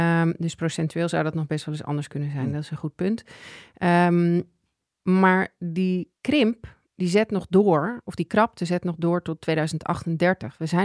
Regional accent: Netherlands; Dat wij als Nederlanders denken van, oh, wat overdreven.

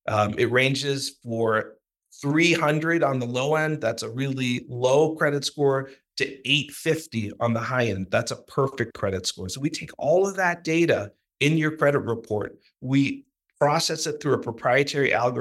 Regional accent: California, United States; You know, in my home state of California, 58% of the population is African-American like me, Asian-American or Latino.

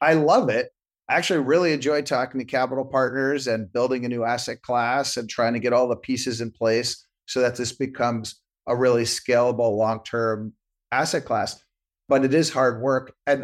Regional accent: Brooklyn, New York, United States; And so for sure, by growing up in Brooklyn and my parents', you know, housing experience and some of our friends and family has definitely played a part

